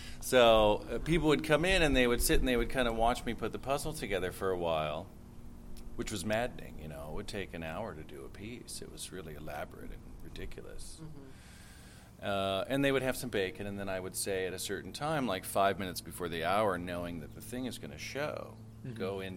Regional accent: Washington, United States; I moved here in 96. I came here from Seattle. My youth was spent in a tiny little farming community in Washington State.

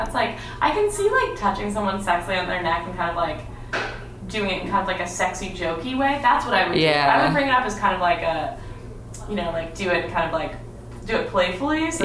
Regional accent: Garberville, California, United States; Garberville, my hometown, like Northern California.

